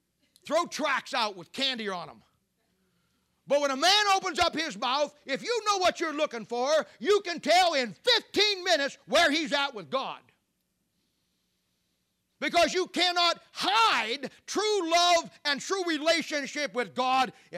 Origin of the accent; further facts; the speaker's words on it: Canton, Ohio, United States; Back in my hometown church in Canton, Ohio, we started back in the 1970s.